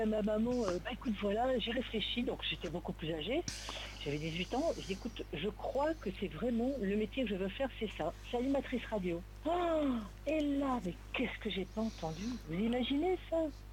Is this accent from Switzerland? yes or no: no; Vichy, Auvergne-Rhône-Alpes, France; parce que moi je suis originaire de Vichy, centre de la France.